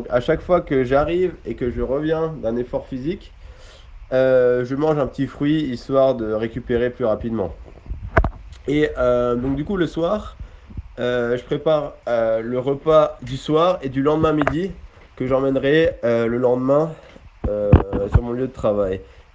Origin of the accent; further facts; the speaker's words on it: Grand Est, France; j'ai 25 ans, je suis alsacien